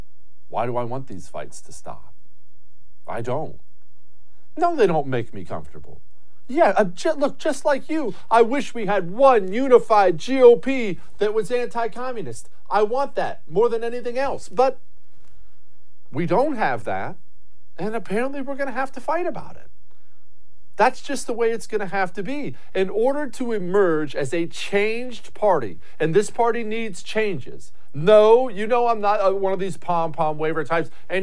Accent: Montana, United States; I grew up in Montana. There were only like 800,000 people. It's the fourth biggest state in the country.

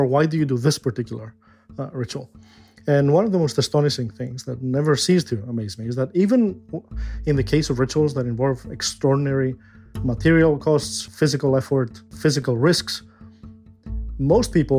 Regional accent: Greece; I come from Greece, so in rural areas of Greece, certainly when I was younger, when I was a kid

